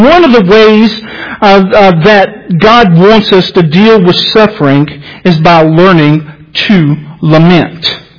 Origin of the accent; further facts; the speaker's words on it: Alabama, United States; I'm from Alabama. Got 2 good spellings in a row.